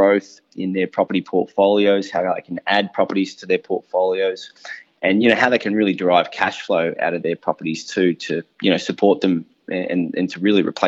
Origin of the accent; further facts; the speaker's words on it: Melbourne, Victoria, Australia; Yeah, so born and bred in Melbourne. Couldn't consider myself ever leaving, I don't think. I love it too much.